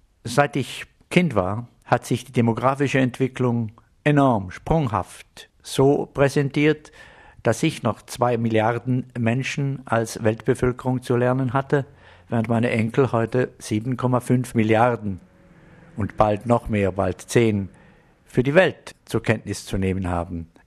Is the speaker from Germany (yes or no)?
no; Switzerland; wenn ich hier meine Heimatstadt betrachte, mit ihrem kulturellen Erbe seit mehr als 1000 Jahren